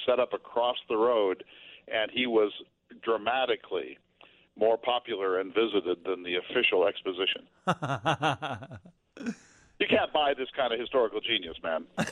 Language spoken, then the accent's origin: English; North Dakota, United States; the Badlands of my home state, North Dakota